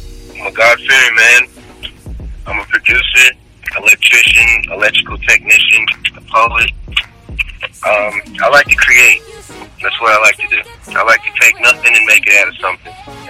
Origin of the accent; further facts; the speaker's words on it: Houston, Texas, United States; So when I stepped into rap, it was more of an environmental thing because I'm from Houston, Texas.